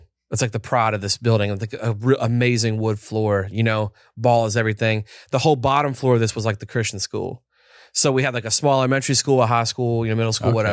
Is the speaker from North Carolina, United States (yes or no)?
no; Montgomery, West Virginia, United States; So we grew up right in the Kanawha River. So down the river, 7 minutes from Boomer, mm-hmm. is Montgomery, West Virginia, which is where I grew up.